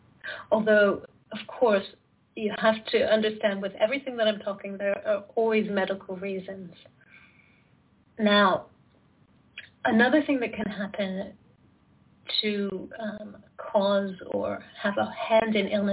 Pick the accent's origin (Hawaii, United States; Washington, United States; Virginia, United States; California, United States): California, United States; now in Switzerland; I'm a shamanic healer and teacher. I currently live in Switzerland, although I'm from California originally.